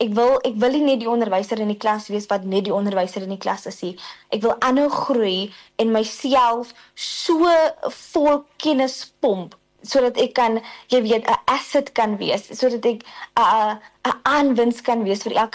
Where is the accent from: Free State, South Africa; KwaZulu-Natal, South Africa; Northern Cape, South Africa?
Northern Cape, South Africa; Upington; So ek het in Upington grootgeword in die Noord-Kaap.